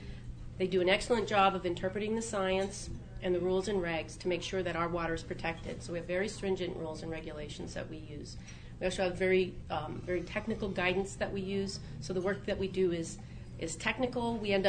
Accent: Juneau, Alaska, United States; now in Anchorage, United States; My job is located in Anchorage, but I'm from Juneau. I've been in Anchorage for a couple of years. I spend a lot of time in both cities, actually. I love Southeast

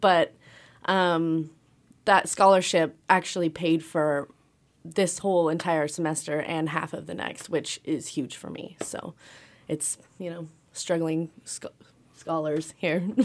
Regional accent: Oregon, United States; And where I grew up in Oregon, there were hatcheries, smaller hatcheries that we used to go visit when I was little.

